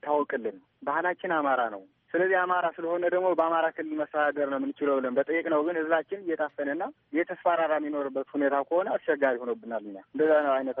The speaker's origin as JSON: {"language": "Amharic", "town": "Gondar", "region": "Amhara", "country": "Ethiopia", "said": "እኛ አገራችን ትውልዳችን ጎንደር ነው። ትውልዳችን ጎንደር እያለን ግን ከጥንት ጀምሮ እስከ 83 ዓመተ ምህረት ኢህአዴግ እስከሚገባ ድረስ እኛ በጎንደር አስተዳደር የቆየነ ሰዎች አሉ።"}